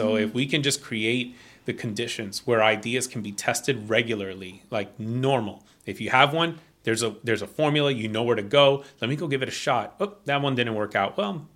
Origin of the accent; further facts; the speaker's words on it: East Coast, United States; also born or lived in St. Louis, United States; I spent time living in the Midwest of the United States. I grew up on the East Coast, but I spent 7 years in St. Louis.